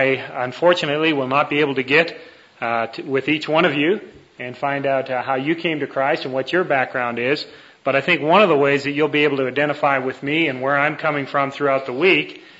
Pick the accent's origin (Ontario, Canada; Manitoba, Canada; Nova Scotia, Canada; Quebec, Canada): Ontario, Canada; Toronto; Nancy and I were both born and raised in Canada. In fact, when I met her, we lived about six blocks apart in the city in Toronto.